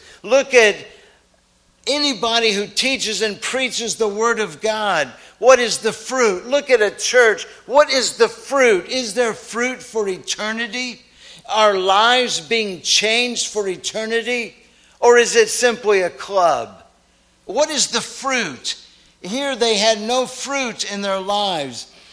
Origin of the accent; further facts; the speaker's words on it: St. Petersburg, Florida, United States; As a kid growing up in St. Petersburg, Florida, on a regular basis, we went to the beach